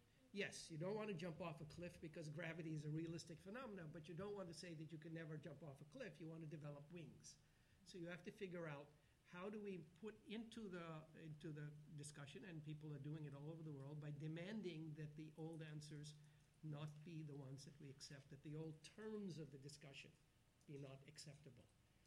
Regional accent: Pakistan; I come from Pakistan

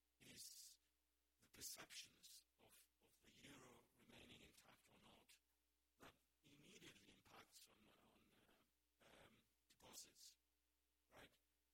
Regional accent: Limassol, Limassol District, Cyprus; Limassol, I'm from Limassol, by the way.

